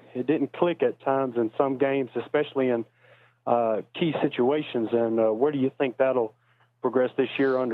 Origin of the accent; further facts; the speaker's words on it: Camden, Arkansas, United States; I'm actually from Camden, Arkansas.